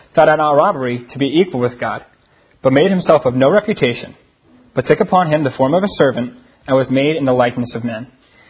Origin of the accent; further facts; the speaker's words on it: Maryland, United States; So back where I grew up in Maryland, where my dad was a pastor, we like to consider ourselves Southern, and we were also Baptist, which means we had good food.